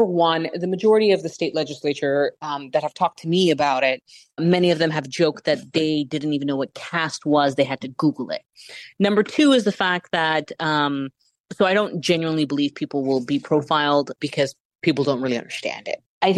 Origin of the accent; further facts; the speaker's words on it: United States; I'm an American born and raised.